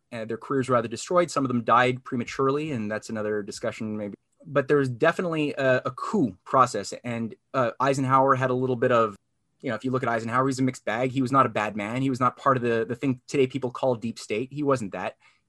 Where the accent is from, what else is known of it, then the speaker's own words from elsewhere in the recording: Canada; You know, I'm Canadian.